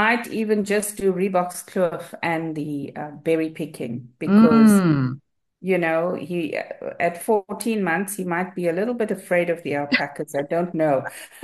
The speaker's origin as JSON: {"language": "English", "region": "KwaZulu-Natal", "country": "South Africa", "tie": "born or raised there", "said": "Oh my goodness, my hometown has wine farms."}